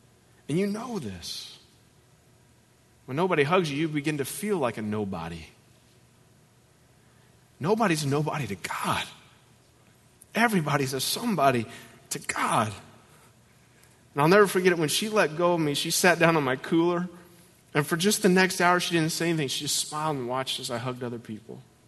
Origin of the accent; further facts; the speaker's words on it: Lexington, Kentucky, United States; rash of suicides in Lexington where I live, A decade ago, I started standing on a street corner in my hometown with this sign that just says, free hugs.